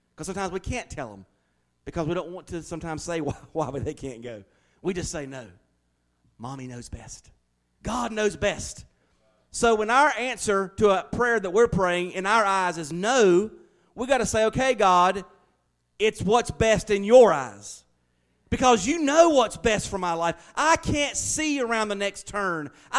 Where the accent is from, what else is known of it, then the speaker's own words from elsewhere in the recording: Statesville, North Carolina, United States; See, I was born and raised in Statesville.